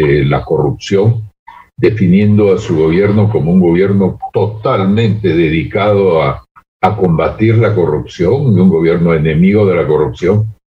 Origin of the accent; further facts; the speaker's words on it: Peru; es una queja peruana que tiene que ver con nuestros problemas en la agricultura, en la inflación